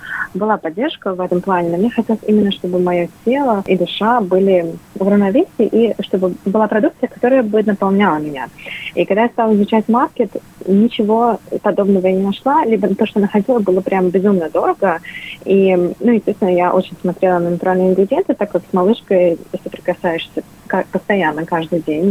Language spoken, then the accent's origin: Russian; Uzbekistan; also born or lived in Russia; как-то я выросла в Узбекистане и жила в России там 2 года.